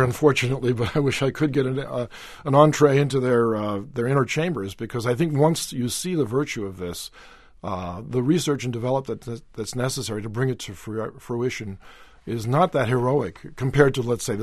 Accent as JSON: {"language": "English", "region": "Louisiana", "country": "United States", "tie": "born there", "said": "I was born in Louisiana, and we've certainly suffered down there greatly over the last year."}